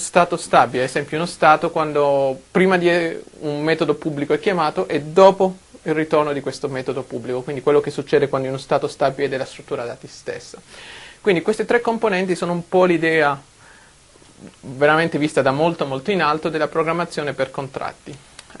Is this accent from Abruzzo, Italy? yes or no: yes; Abruzzo, Italy; moved away as an adult; also born or lived in Calabria; now in Redmond, United States; Sono nato in Calabria, poi siamo trasferiti in Abruzzo a pescare la mia famiglia, quindi ho fatto il liceo